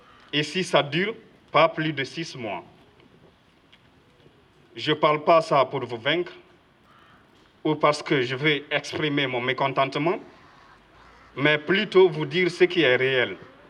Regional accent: Senegal; Je viens du Sénégal. Je vis dans ce camp pendant 1 an, 6 mois.

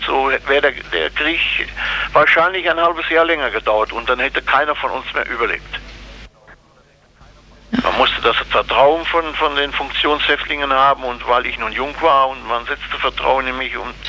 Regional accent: Schmallenberg, North Rhine-Westphalia, Germany; von Auschwitz aus in meinen Heimatort Schmallenberg einen Brief zu schreiben

